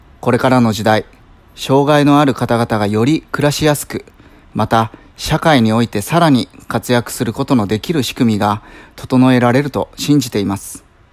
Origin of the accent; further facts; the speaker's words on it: Miyazaki, Japan; moved away as an adult; also born or lived in Tokyo / Okinawa / United States; 昭和56年宮崎市生まれの36歳、立花通りの蕎麦店東京庵に生まれ育ちました